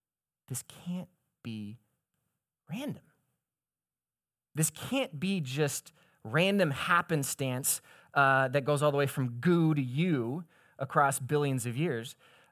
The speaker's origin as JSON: {"language": "English", "town": "Seattle", "region": "Washington", "country": "United States", "said": "So I'm from Seattle, Washington, and I love the Pacific Northwest. I'm an outdoors guy, and I miss the Northwest."}